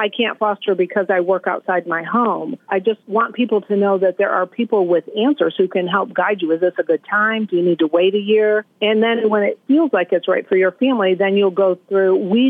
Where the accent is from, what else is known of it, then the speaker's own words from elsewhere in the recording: Phoenix, New York, United States; So when I was a little girl growing up in Phoenix, New York